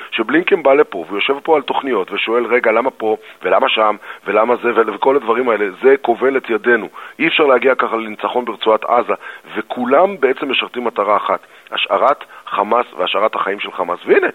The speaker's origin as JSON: {"language": "Hebrew", "town": "Jerusalem", "region": "Jerusalem District", "country": "Israel", "tie": "born there", "said": "אתם יודעים שאני נולדתי בשנת 70 בירושלים"}